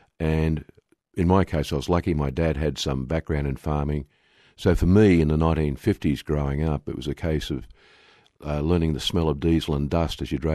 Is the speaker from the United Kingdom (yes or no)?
no; New South Wales, Australia; I was actually born in Sydney, but I grew up on a soldier settler block in western New South Wales.